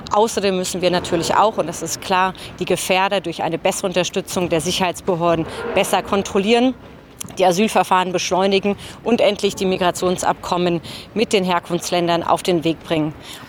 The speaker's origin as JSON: {"language": "German", "region": "Baden-Württemberg", "country": "Germany", "said": "an der deutsch-französischen Grenze im Badischen liegt. Da, wo ich herkomme, das ist nicht der Ort, wo die Hauptfluchtrouten durchlaufen."}